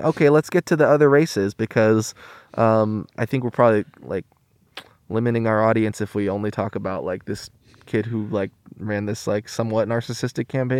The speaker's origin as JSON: {"language": "English", "town": "Eugene", "region": "Oregon", "country": "United States", "tie": "born or raised there", "said": "I was the only candidate who grew up in Eugene, but growing up in the River Road community for my whole life of living in Eugene, a lot of that's unincorporated Lane County."}